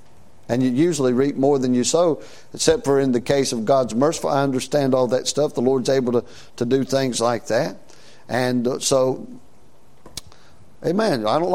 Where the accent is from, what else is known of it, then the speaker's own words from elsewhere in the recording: United States; as an American living in this day and time